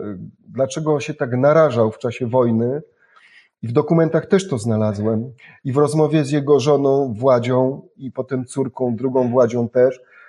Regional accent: Polish highlands, Poland; te moje geny góralskie też tu grają, ja też jestem góralem

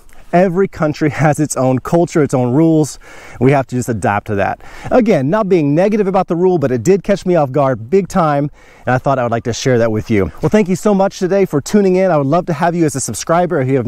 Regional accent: Houston, Texas, United States; So, being, 18 years I grew up in Houston, Texas, and kind of go out in the country there

